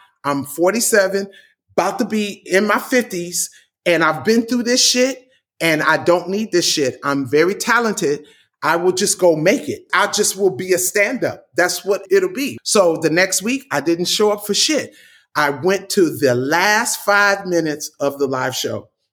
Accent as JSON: {"language": "English", "town": "Compton", "region": "California", "country": "United States", "said": "And I knew it all because I'm from Compton."}